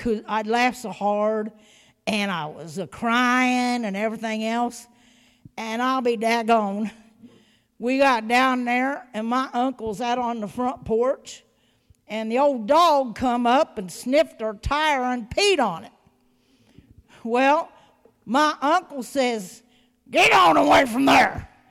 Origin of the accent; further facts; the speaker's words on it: Ohio, United States; I said, being born and raised in Ohio is not that bad. It could be worse.